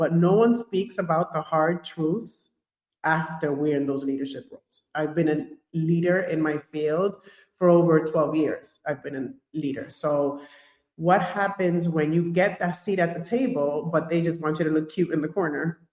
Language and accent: English; Bronx, New York, United States; But I come from the I come from the Bronx in New York, born and raised.